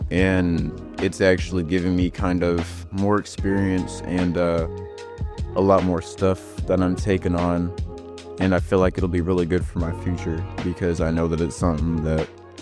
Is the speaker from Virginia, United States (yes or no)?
no; Joplin, Missouri, United States; born there; I was born in Joplin.